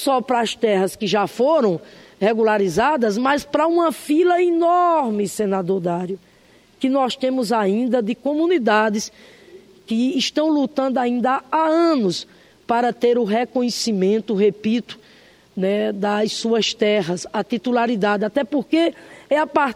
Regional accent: Rio Grande do Norte, Brazil; esse debate surgiu exatamente lá no meu estado, a partir da ameaça que paira hoje sobre a comunidade Alcauã, situada lá no município chamado Poço Branco, lá no Rio Grande do Norte.

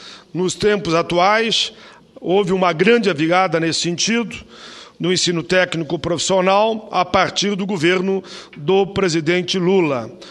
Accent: Caxias do Sul, Rio Grande do Sul, Brazil; lá da minha cidade natal, Caxias do Sul

